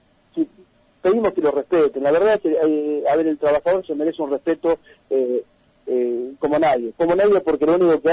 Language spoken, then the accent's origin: Spanish; Argentina; hoy somos todos santacruceños, somos todos argentinos